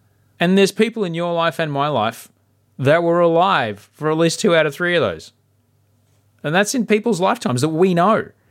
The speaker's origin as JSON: {"language": "English", "town": "Brisbane", "region": "Queensland", "country": "Australia", "tie": "born or raised there", "said": "I can't wait to do it in my hometown of Brisbane"}